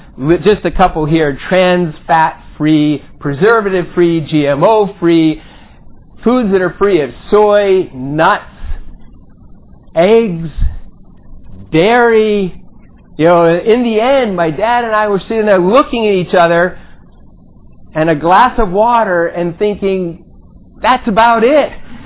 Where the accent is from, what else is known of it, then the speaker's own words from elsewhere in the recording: California, United States; I grew up in California.